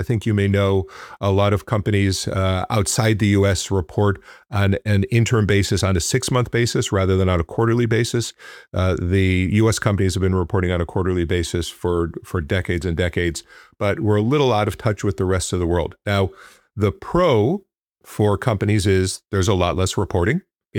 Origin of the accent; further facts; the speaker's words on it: Midwest, United States; born there; I'm a Midwesterner by birth, went to school in Illinois, both undergrad and law school